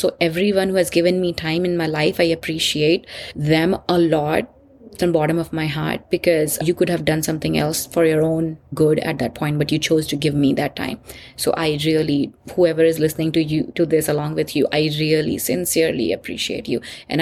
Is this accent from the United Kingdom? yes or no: no; India; moved away as an adult; I was born and raised in India.